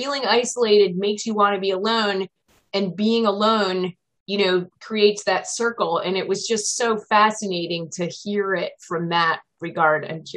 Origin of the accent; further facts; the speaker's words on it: East Coast, United States; now in California, United States; And moving to California, I'm from the East Coast, and moving to California, my family, like related family, is on the East Coast.